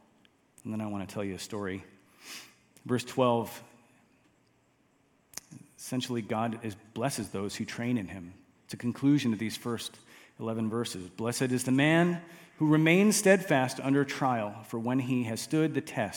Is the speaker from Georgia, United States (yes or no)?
no; Chicago, Illinois, United States; I grew up outside of Chicago, Illinois. I say it's Illinois because when I went off to college in Ohio, some people thought Chicago was a state. Chicago, Illinois. Went off to college, came back to teach near Chicago in a suburb.